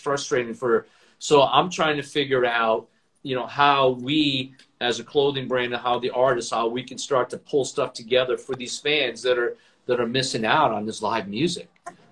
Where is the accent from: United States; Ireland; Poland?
United States; Rhode Island; That's what I grew up with in Rhode Island.